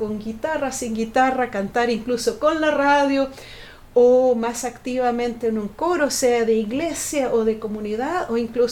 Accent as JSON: {"language": "Spanish", "country": "Chile", "tie": "born or raised there", "said": "Y yo crecí en la dictadura en Chile, durante la dictadura, que fueron 17 años, tenía 8 años cuando empezó la dictadura."}